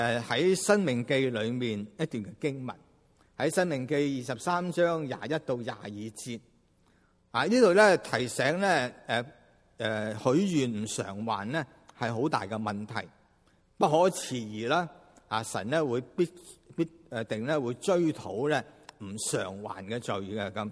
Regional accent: China; 其实呢有时呢呢种嘅拜神模式呢其实我哋中国人呢都唔陌生㗎

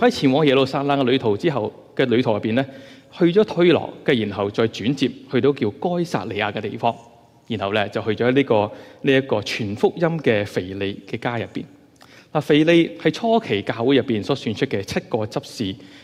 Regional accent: China; 我们中国人呢就有个谚语叫做什么呢？吹吉避凶

